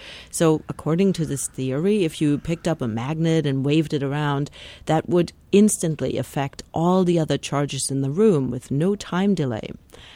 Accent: Karlsruhe, Baden-Württemberg, Germany; Karlsruhe, Germany. It happens to be my hometown.

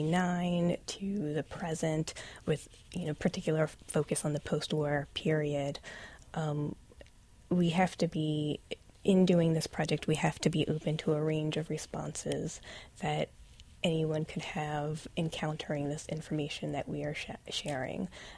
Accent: Ohio, United States; I'm from Ohio, but I did my graduate work at the University of Delaware.

